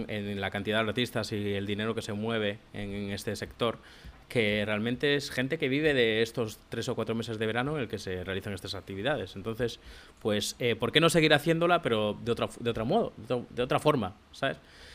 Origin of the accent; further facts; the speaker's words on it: Vilalonga, Galicia, Spain; yo que soy procedente de Vilalonga, en San Senso